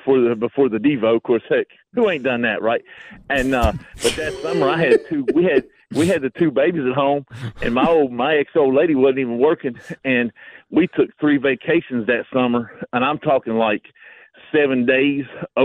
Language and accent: English; West Virginia, United States; You might go to West Virginia. My home state.